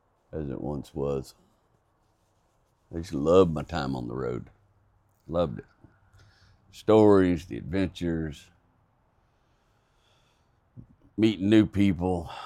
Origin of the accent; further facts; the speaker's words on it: Texas, United States; I'm not Appalachian. I'm from Appalachian people, but I'm not Appalachian. I'm Texan.